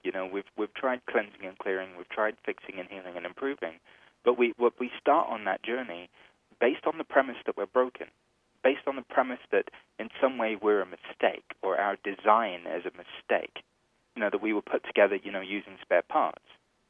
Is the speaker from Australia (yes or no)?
no; India; You know, for me, I'm Indian, and I was born into a spiritual family.